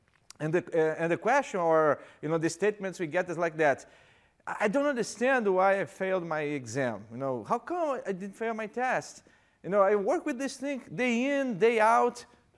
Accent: Rio de Janeiro, Brazil; accent: Brazilian Portuguese from Rio de Janeiro; first language Portuguese; English is a second language; a little words about me. I'm from Brazil, so this accent is not a Spanish accent, it's Brazilian Portuguese from Rio de Janeiro accent.

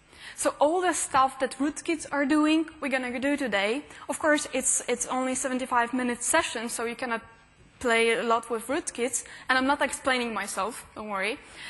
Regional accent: Poland; and I am from Poland. Technically, I spend only weekends in Poland with my husband.

